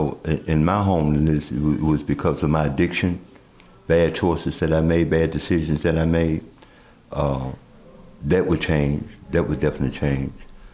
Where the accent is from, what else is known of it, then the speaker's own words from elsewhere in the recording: Charlottesville, Virginia, United States; moved away as an adult; also born or lived in Chicago; I was born and raised here in Charlottesville and graduated from Jackson P. Brewer in 67, and I relocated up north in 68, just recently coming back from Chicago, been about 2 months.